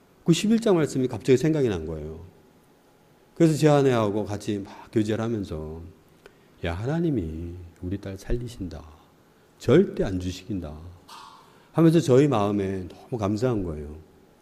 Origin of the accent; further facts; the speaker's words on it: South Korea; 사실 저도 이제 한국 사람이니까 법을 좀잘안 지키는 그런 편에 속합니다.